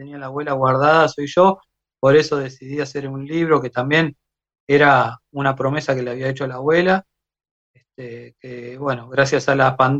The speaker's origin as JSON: {"language": "Spanish", "country": "Uruguay", "said": "Yo soy uruguayo, sí. Yo soy uruguayo, mi abuela era argentina"}